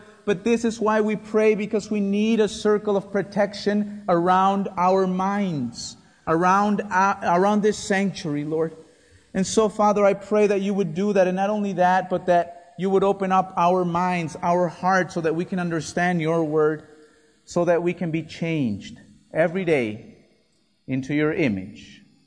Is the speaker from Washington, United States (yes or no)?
no; Chicago, Illinois, United States; I live not too far away from Purdue. I'm from Chicago, as many of you know.